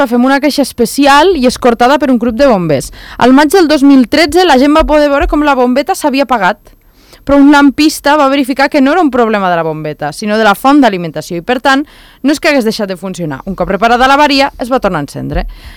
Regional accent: Andorra; born there; I això que vaig néixer a Andorra, eh?

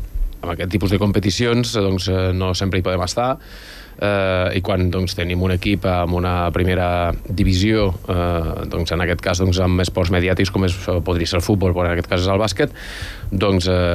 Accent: Andorra; som Andorra i som la població d'Andorra, al cap i a la fi.

